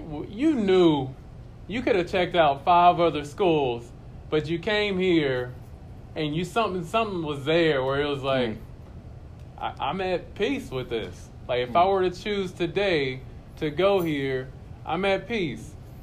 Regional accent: Denton, Texas, United States; Okay, so I'm from Denton, Texas. For those of y'all who don't know, it's about 35 minutes north of Dallas.

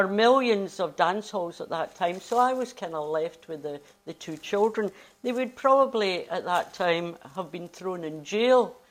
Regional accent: Cranhill, Scotland, United Kingdom; Well, I was brought up in the East End. My family moved into their two-apartment house in Cranhill, which was an East End housing scheme post-war.

